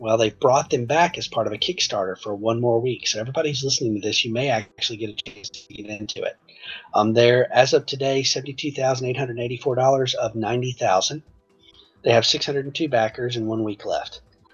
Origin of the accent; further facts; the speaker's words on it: Alabama, United States; But it is being made in my home state. It's up here in Huntsville, Alabama.